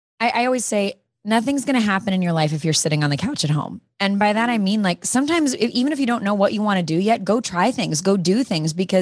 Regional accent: Chicago, Illinois, United States; I went to college in Missouri, but I'm from Chicago. So no, pageants was like not a thing where I was from.

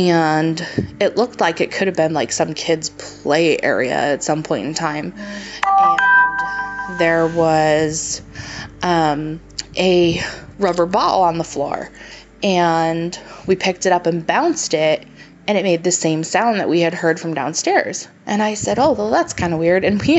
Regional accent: New York, United States; But anyway, I'm originally from New York, and we lived in quite a few houses growing up

